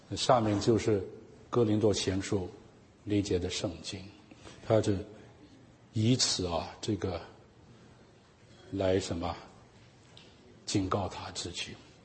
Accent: China; 我们中国人哪里会说那这个那那个呢

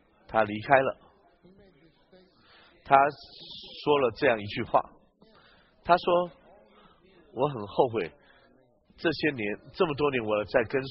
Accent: northern China, China; 我们这两个人乃是彼此不同的，我是北方人，你是南方人。

